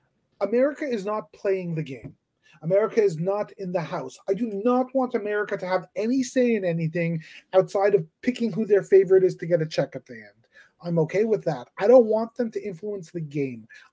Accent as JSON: {"language": "English", "country": "Canada", "said": "I don't know if I'm even allowed to vote as a Canadian."}